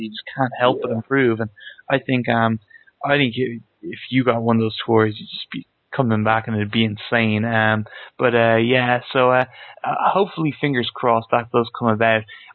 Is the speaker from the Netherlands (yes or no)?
no; Ireland; And as an Irishman, I was very happy to hear that there was an Irish wrestler out there